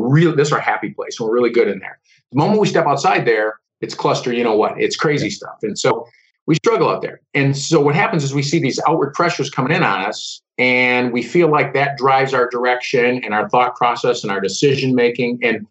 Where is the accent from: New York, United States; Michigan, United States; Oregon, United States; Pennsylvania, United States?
Michigan, United States; Detroit; And the reason it's really easy for me to say is I'm from the Detroit metropolitan area.